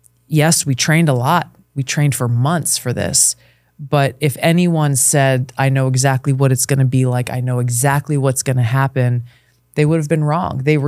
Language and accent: English; Hawaii, United States; You know, I was a kid, I grew up in Hawaii. Yeah, yes, we are the 50th state of America.